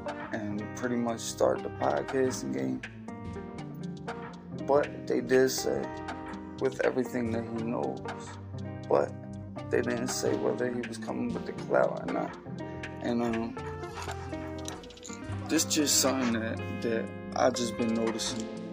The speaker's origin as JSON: {"language": "English", "country": "Ireland", "said": "I'm Irish, first of all. I don't even know what white is. Irish."}